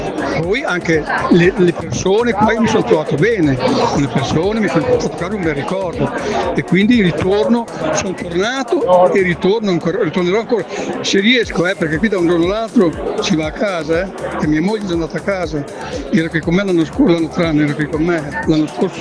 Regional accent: Bologna, Emilia-Romagna, Italy; sono di Bologna e ho fatto il militare qui del 68 e del 69.

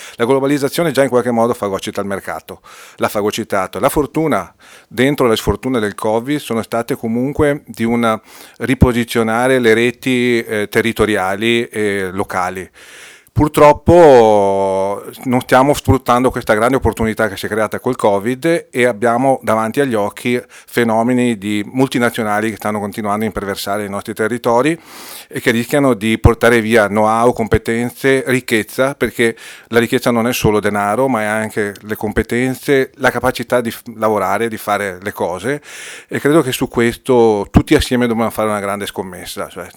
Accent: Potenza, Basilicata, Italy; born there; now in Montebelluna, Italy; E io sono nato a Potenza, quindi un paese di montagna.

